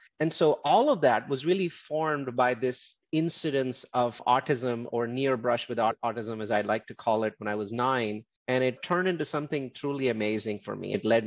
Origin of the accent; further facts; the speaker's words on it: India; I'm Indian.